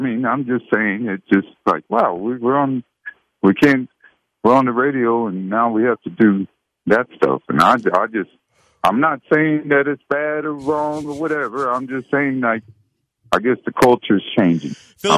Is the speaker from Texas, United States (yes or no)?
yes; Houston, Texas, United States; now in Pennsylvania, United States; And, you know, I'm from Houston, but I'm living up here in Pennsylvania now.